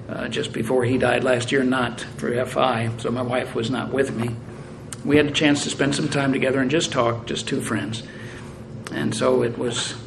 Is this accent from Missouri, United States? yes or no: yes; Springfield, Missouri, United States; also born or lived in St. Louis; she was from the same area of the country that I was from, southwest Missouri. I grew up in Springfield after my family moved from St. Louis.